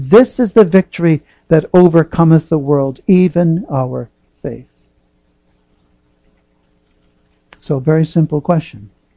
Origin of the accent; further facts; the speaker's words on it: United States; I'm from the States, pardon me for that.